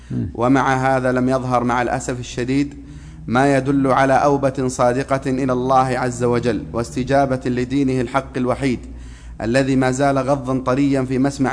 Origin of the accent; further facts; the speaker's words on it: Dammam, Eastern Province, Saudi Arabia; now in Riyadh, Saudi Arabia; لا انا انتقلت الرياض عن قريب، ولكن كثير الترداد على الدمام.